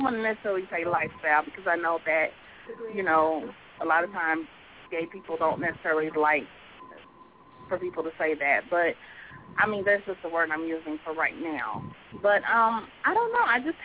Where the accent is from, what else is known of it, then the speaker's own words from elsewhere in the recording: St. Louis, Missouri, United States; I'm from St. Louis.